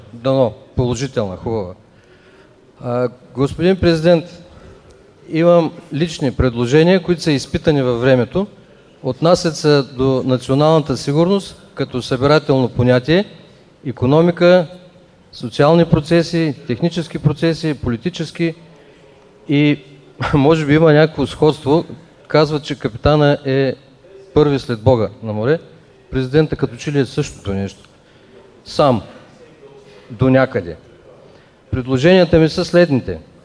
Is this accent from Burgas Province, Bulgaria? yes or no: no; Varna, Varna Province, Bulgaria; капитан далечно плаване, от Варна съм